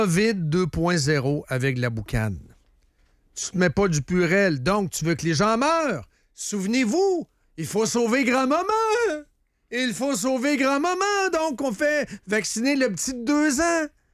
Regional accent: Quebec, Canada; On est Québécois.

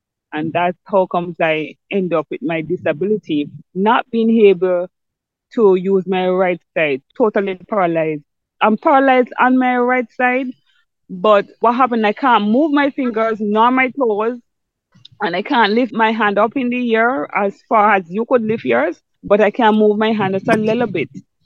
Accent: Jamaica; moved away as an adult; now in Barbados; I was born in Jamaica, and all my life I grew up in Jamaica.

